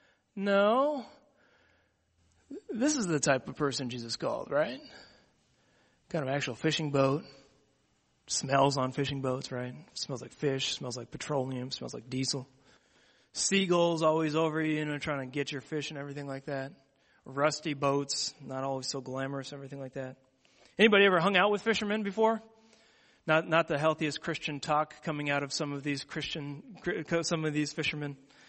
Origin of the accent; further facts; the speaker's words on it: Seattle, Washington, United States; I grew up in Seattle, Washington, and the family business on my mom's side was selling electronics to fishermen.